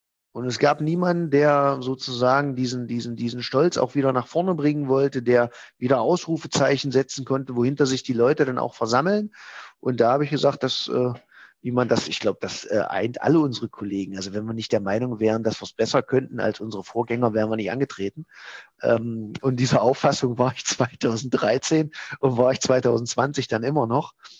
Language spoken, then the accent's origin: German; Halberstadt, Saxony-Anhalt, Germany; meine Heimatstadt, ich bin ja gebürtiger Halberstädter, noch weiter voranbringen